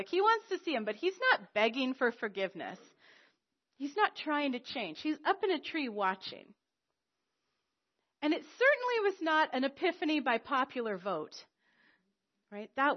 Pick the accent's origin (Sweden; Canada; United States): Canada; Because we're Canadian.